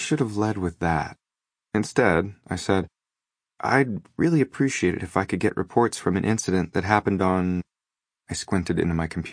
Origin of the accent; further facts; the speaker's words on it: Austin, Minnesota, United States; happened in my hometown of Austin at a time when my mother would have been 3 months pregnant with me.